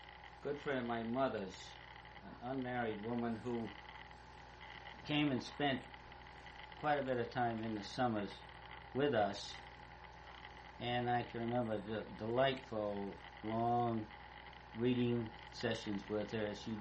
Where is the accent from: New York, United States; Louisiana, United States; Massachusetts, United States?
Massachusetts, United States; Fall River; born there; also born or lived in Westport; I was born in Fall River in 1913 and spent all my summers in Westport, all my life.